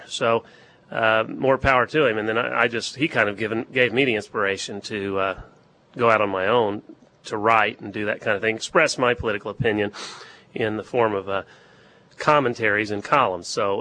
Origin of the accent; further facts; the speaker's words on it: Cape Girardeau, Missouri, United States; And we went to school here, grade school here, junior high and high school here.